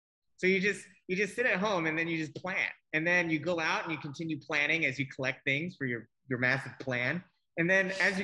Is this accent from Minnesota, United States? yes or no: no; California, United States; when I was growing up in the States and I was surfing there, you know, the culture, it's old